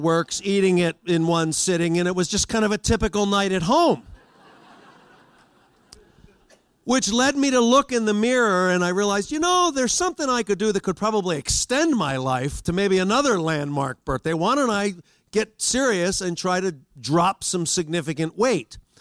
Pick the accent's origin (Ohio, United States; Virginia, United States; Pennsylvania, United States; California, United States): Pennsylvania, United States; Philadelphia; I mean, I grew up back in Philadelphia, big German mother.